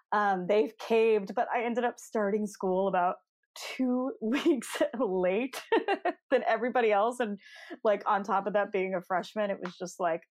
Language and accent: English; Fort Worth, Texas, United States; I am the daughter of a minister, and I grew up actually in Fort Worth, Texas, and we were all homeschooled